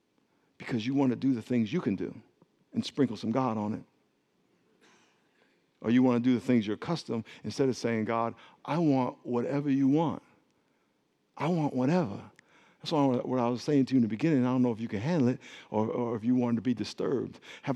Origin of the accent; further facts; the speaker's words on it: San Diego, California, United States; We grew up in Calvary Chapel here in San Diego